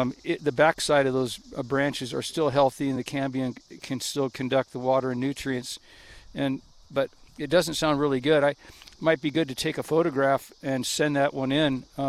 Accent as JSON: {"language": "English", "town": "Pine", "region": "Arizona", "country": "United States", "tie": "born or raised there", "said": "the tree platform or treehouse we had as kids growing up in Pine, Arizona"}